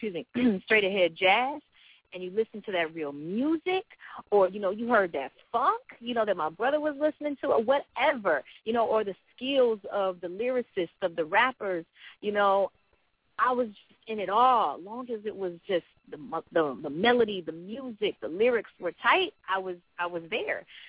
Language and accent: English; Inglewood, California, United States; I am from Los Angeles.